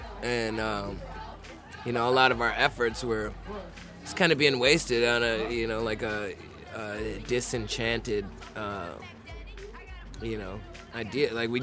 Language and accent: English; Minnesota, United States; We're from Minnesota, dude.